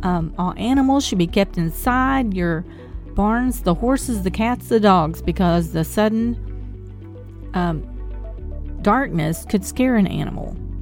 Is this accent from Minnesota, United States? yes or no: no; Arkansas, United States; See, I live in Mountain Home, Arkansas. As if you couldn't tell by my voice that I'm from Arkansas. I don't know. I don't really think I have an accent